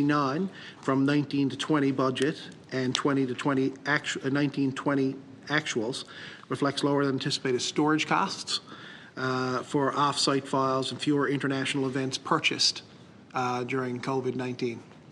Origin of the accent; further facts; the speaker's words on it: Newfoundland and Labrador, Canada; I'm from the Avalon portion of the province